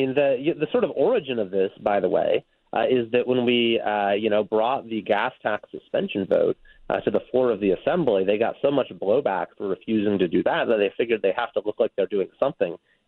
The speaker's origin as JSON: {"language": "English", "region": "California", "country": "United States", "said": "You know, you sacrifice the most as a Californian, and you get the least in return"}